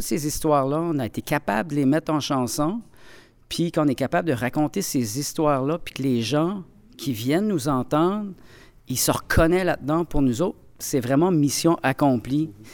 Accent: Tracadie, New Brunswick, Canada; Moi, je viens de Tracadie, mais on n'a jamais vendu autant de billets.

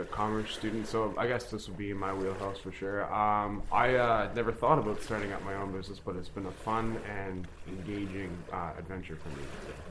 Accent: Nova Scotia, Canada; I'm from Nova Scotia, the Valley, one more specifically. I live right next to Acadia University, and I came here for Mount Allison

